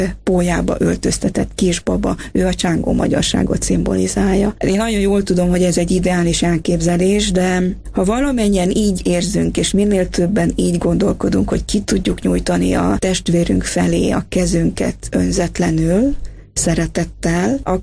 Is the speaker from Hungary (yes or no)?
no; Transylvania, Romania; És ami még a szívem csücske, az éppen a szülőföldem, Erdély